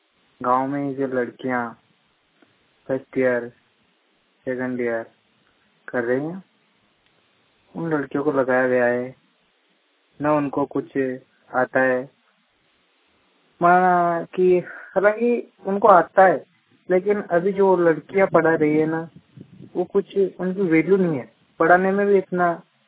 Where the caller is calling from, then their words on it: Jajlav, Rajasthan, India; जजलाव राजस्थान राज्य से … बोल रहा हूँ। हमारे गांव में जो स्कूल है सीनियर और हाई सेकेंडरी स्कूल